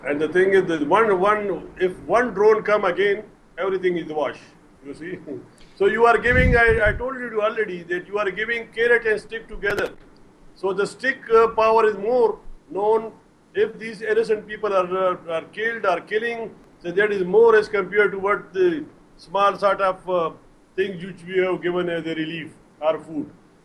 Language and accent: English; Khyber Pakhtunkhwa, Pakistan; English is a second language; I'm from the Khyber Pakhtunkhwa province, where mostly the people are Pakhtun